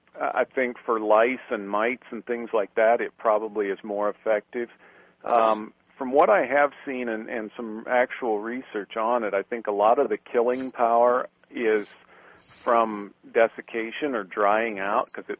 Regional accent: Nebraska, United States; I grew up in Nebraska on a small farm, and you know, had backyard flocks and different birds.

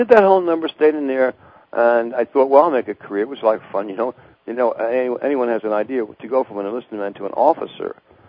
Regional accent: Brooklyn, New York, United States; born there; so I'm the first generation born in the United States. Now, I was born in Brooklyn Jewish Hospital

